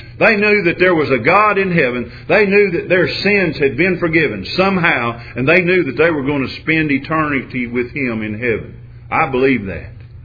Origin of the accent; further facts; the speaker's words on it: Arkansas, United States; but we're from Arkansas, and people accuse us of being Razorback fans regardless.